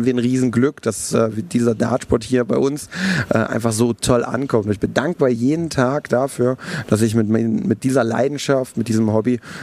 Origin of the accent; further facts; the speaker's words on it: Cologne, North Rhine-Westphalia, Germany; wo kommst du her? Ich so, aus Köln.